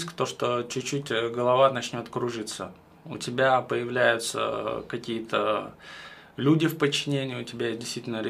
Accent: Moscow, Russia; я родился в Москве и всю свою сознательную жизнь прожил в Москве.

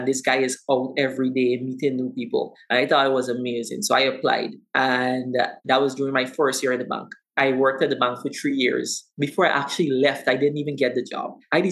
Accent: Guyana; I'm from Guyana. And yes, we are part of South America.

